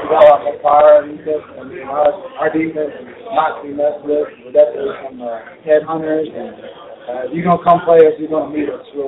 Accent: Lubbock, Texas, United States; I'm from Lubbock.

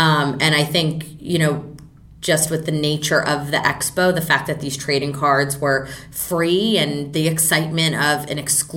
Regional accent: New Jersey, United States; And I grew up in New Jersey.

